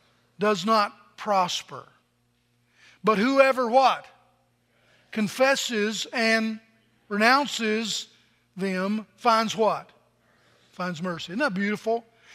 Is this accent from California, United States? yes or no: no; Virginia, United States; somebody from Southwest Virginia, born and raised in Appalachia, Southwest Virginia, my grandfather always said that Virginia looked like a bird that died and fell over on its beak.